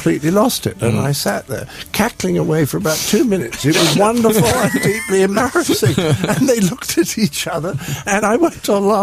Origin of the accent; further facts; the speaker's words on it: Weston-super-Mare, South West England, United Kingdom; funny stuff about growing up in Western Supermare